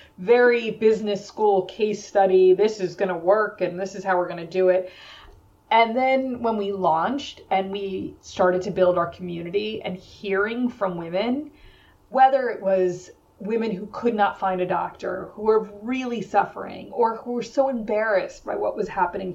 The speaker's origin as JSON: {"language": "English", "region": "New York", "country": "United States", "said": "I mean, I am from New York. I have a lot of doctors here."}